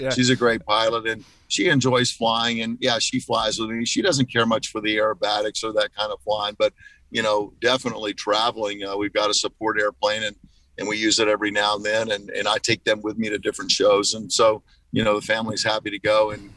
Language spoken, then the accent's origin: English; United States; born there; one, I was born in the United States